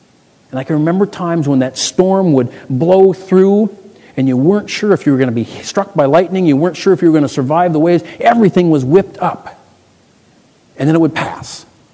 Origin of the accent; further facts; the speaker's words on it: Michigan, United States; moved away; grew up in Michigan. You probably hear the oots and the boots in my voice every once in a while. I grew up in Michigan, and I actually lived much of the summers on a lake, a fairly sizable lake.